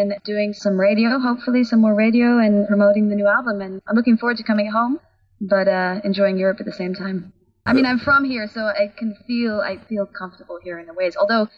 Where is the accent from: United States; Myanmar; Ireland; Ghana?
Ireland; I'm from Ireland, so I'm feeling quite at home.